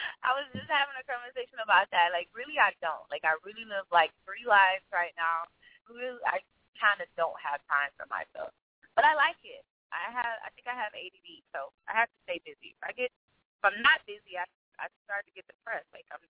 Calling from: Atlanta, Georgia, United States; I'm actually calling from Atlanta. Well, actually, I'm on my way out of Atlanta because this horrible

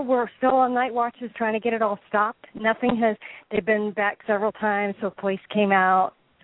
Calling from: Florida, United States; Calling from Florida.

